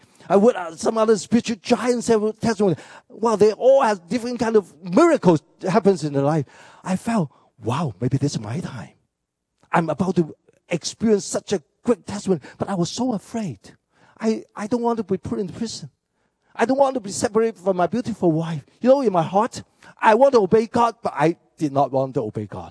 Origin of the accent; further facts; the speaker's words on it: Hong Kong; first language Cantonese; English is a second language; I grew up in Hong Kong, we speak Cantonese.